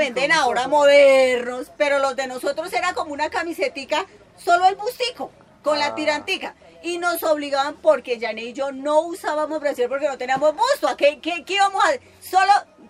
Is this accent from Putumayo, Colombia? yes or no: no; Santander, Colombia; born there; now in Bogotá, Colombia; Yo nací en Santander